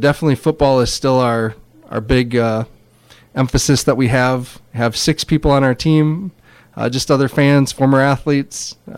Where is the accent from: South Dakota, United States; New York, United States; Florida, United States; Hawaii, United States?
South Dakota, United States; Clark; It's a lot like my hometown back in South Dakota. I grew up in Clark, South Dakota, similar size, it's a nice town.